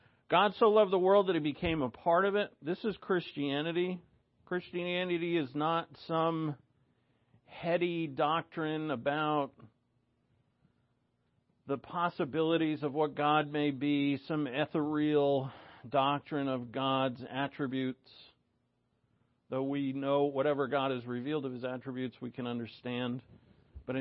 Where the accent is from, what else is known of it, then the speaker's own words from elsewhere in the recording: New England, United States; When I say we, I think of us youngins back in the day when we're from New England.